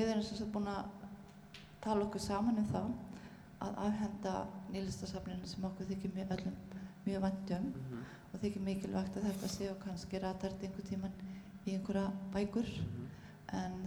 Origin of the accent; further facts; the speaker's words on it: Selfoss, Southern Region, Iceland; en ég kem frá Selfossi